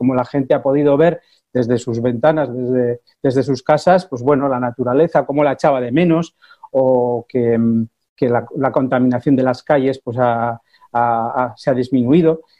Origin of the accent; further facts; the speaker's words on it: Basque Country, Spain; tenemos que no solo pensar en nosotros como vascos, como españoles, como europeos